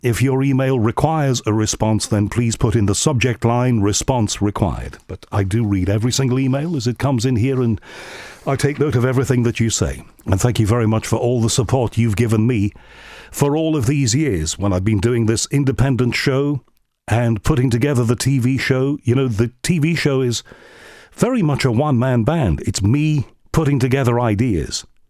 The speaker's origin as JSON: {"language": "English", "town": "Liverpool", "region": "North West England", "country": "United Kingdom", "tie": "born or raised there", "said": "I was born in Liverpool, right? And in Liverpool, everybody's a comic. It is the most characterful city, perhaps with the exception of New York, in the world, I believe. And I was very lucky to have been born and brought up there."}